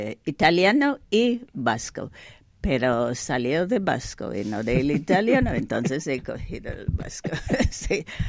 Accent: Jamaica; first language English; Spanish is a second language; also born or lived in London / New York; now in Pamplona, Spain; Soy de Jamaica. Uh-huh. Hablamos inglés, pero previamente he viajado por todo. He vivido en Londres, en New York. Vine de New York aquí, a Pamplona en 80.

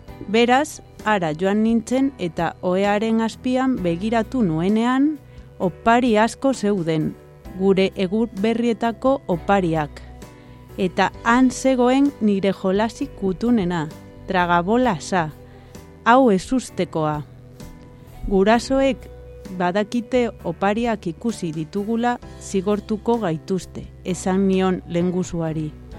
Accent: Lugo, Galicia, Spain; Txikitan, Lugo kanpoaldeko auzo bateko etxe batean bizi nintzen. Etxe honetan, lehenengo solairuan, osaba, izeba eta lenguzua bizi ziren, eta bigarren solairuan, gurasoak eta ni.

